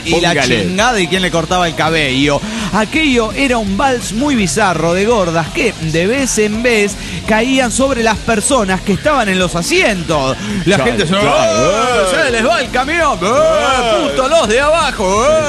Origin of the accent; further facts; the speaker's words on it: Dallas, Texas, United States; de Dallas, Texas.